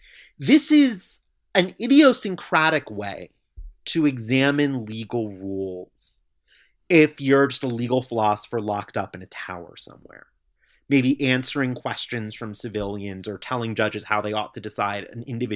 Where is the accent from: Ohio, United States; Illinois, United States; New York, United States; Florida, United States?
New York, United States; New York City; Yeah. I mean, look, I grew up in New York City. It's a big problem now.